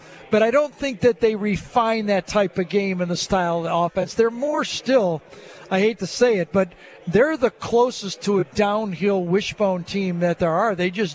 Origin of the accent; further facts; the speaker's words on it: Michigan, United States; I'm from Michigan.